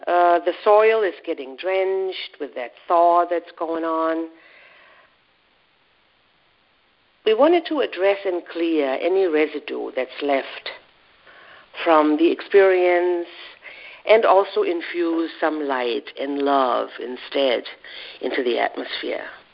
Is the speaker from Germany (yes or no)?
yes; Germany; now in Brooklyn, United States; I hail from Germany, but I live in Brooklyn, New York.